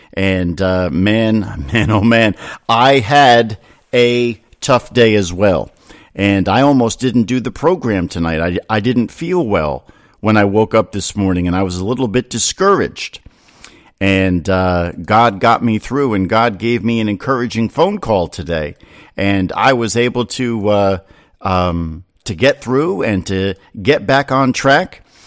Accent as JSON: {"language": "English", "region": "New Jersey", "country": "United States", "tie": "born or raised there", "said": "I received this email today from a woman in New Jersey, my home state"}